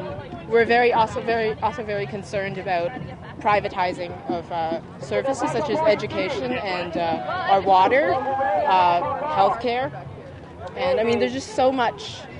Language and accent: English; Toronto, Ontario, Canada; I'm from Toronto.